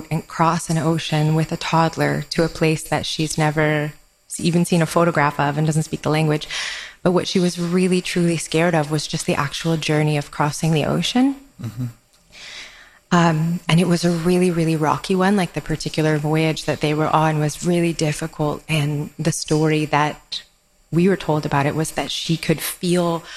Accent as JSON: {"language": "English", "country": "Canada", "said": "I couldn't be in the US anymore because I'm Canadian and my work visa was done."}